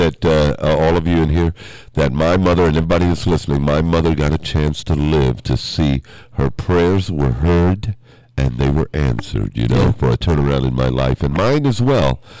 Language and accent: English; United States; one of the things that really insulted me as an American was the situation up in Flint, Michigan